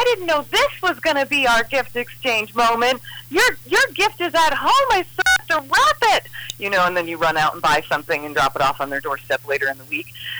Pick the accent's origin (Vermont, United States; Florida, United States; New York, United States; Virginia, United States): Vermont, United States; I know last year, especially when we were dealing with tightened restrictions here in my home state of Vermont